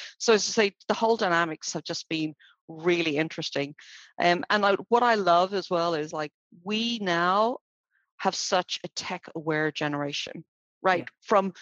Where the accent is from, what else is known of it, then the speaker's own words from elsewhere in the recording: Dublin, Leinster, Ireland; Yeah, so I was born and bred in Dublin, Ireland, and I had a very traditional kind of upbringing there.